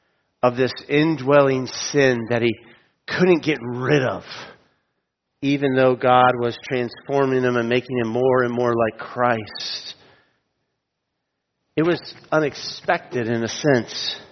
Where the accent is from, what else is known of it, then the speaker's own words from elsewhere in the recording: Tallahassee, Florida, United States; accent: Tallahassee; I didn't say it was my Tallahassee accent, but anyone from Florida knows that there aren't many accents in Florida South.